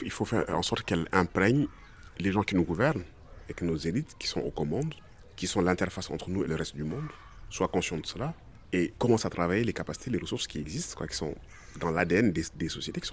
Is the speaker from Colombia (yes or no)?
no; Fatick, Senegal; Moi, je viens des îles du Saloum, des endroits qui sont menacés, puisqu'on a retrouvé des gisements offshore à Sangomar. C'est là où j'habite.